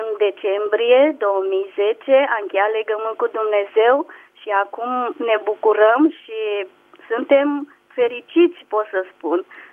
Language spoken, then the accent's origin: Romanian; Zimnicea, Teleorman, Romania; Sunt de la Zimnicea